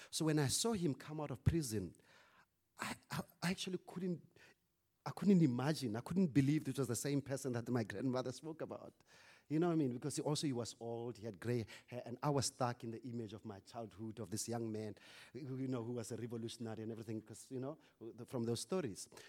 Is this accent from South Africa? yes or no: yes; South Africa; first language Sepedi; English is a second language; Yeah, I grew up in a rural area, so Sepedi is my first language.